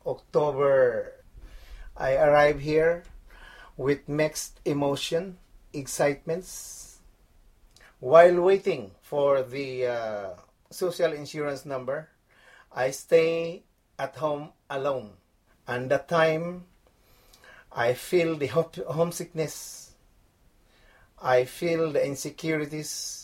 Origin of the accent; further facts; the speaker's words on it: Philippines; moved away as an adult; now in Canada; I am Filipino-Canadian. My country of origin is Philippines. I was born on April 23, 1958.